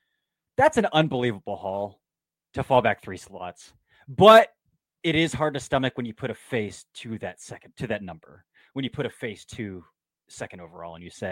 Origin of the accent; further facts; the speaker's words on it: Ohio, United States; I'm born and raised in Northeast Ohio, still live in Ohio.